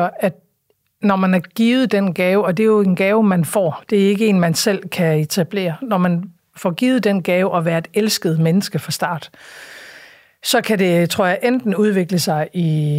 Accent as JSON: {"language": "Danish", "town": "Aalborg", "region": "North Denmark Region", "country": "Denmark", "tie": "born or raised there", "said": "der stadigvæk var i Aalborg i den tid, hvor jeg voksede op"}